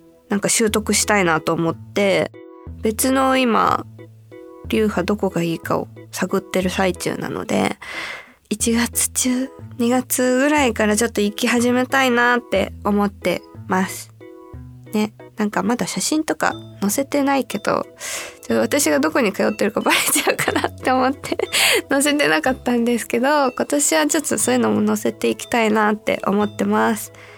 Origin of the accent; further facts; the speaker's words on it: Tokyo, Japan; 幼少期から東京で過ごしてるから